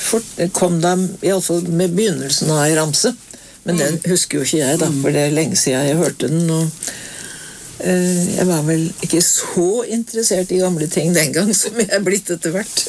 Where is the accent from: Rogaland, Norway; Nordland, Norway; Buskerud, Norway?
Buskerud, Norway; Flesberg; Flesberg, der jeg kommer ifra